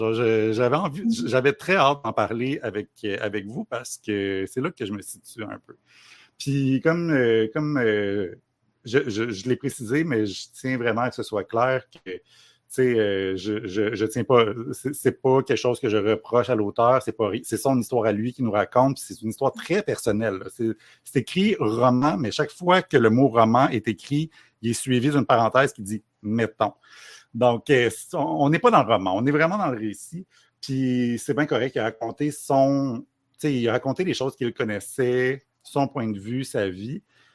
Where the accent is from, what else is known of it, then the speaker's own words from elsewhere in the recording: Montreal, Quebec, Canada; Je viens pas de Drummondville, je viens de Montréal, mais je viens de Montréal Centre-Sud. Fait que, tu sais, c'est ça, c'est un quartier... Ben, c'est pas un quartier où les gens riches vivent, on va dire.